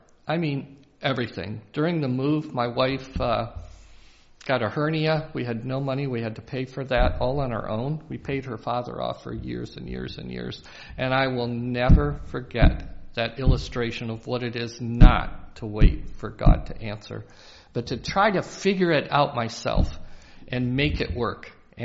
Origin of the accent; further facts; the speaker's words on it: Grand Rapids, Michigan, United States; And there's a seminary up in Grand Rapids, my hometown, rather than Winona Lake